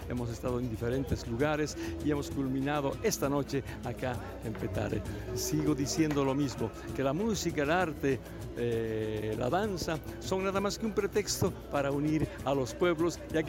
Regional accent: Bolivia; vengo desde Bolivia y voy a enviar un gran saludo

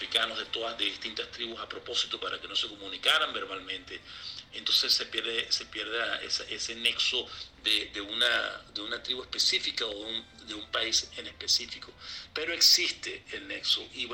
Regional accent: Venezuela; en los momentos que crecí en Venezuela

